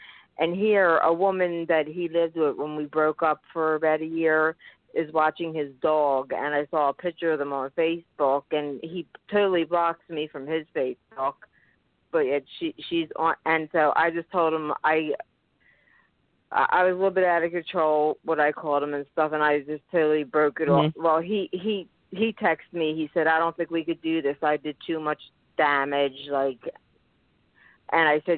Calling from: Pennsylvania, United States; from Pennsylvania. I just had tuned in.

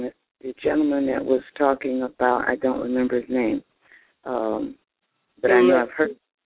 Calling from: Calumet Park, Illinois, United States; I'm calling from Calumet Park, and I'm really enjoying all of you and the conversation.

